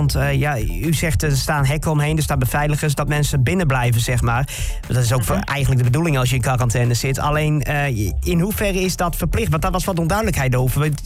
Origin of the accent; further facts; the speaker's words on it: Netherlands; En mensen, wij kennen het natuurlijk niet als Nederlanders, hè, maar is dat dan zo krap?